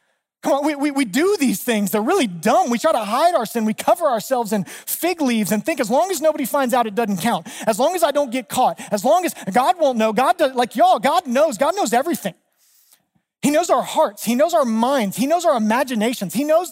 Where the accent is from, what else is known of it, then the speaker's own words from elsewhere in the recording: Georgia, United States; Now, for me, I grew up in North Georgia.